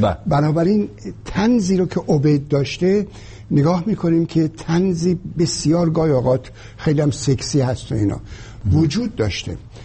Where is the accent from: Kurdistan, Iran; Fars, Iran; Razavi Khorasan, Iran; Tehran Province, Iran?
Fars, Iran; Shiraz; ما شیرازی هستیم. من رفته بودم شیراز وقتی که 14-15 سالم بود